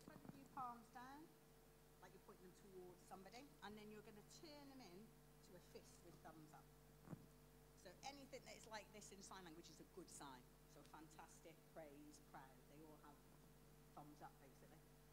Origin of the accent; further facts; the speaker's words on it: Gloucester, South West England, United Kingdom; born there; Okay, so I was born in Gloucester, so you are a tratter. But my mum and dad are both from Cardiff, so it's Welsh. And then I moved here and tried to sound like a Scouser